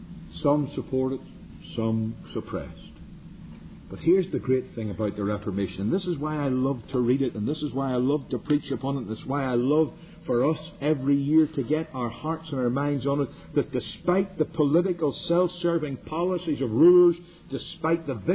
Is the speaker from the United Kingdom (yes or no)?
yes; Northern Ireland, United Kingdom; I'm Northern Irish, and that means I'm really Scottish.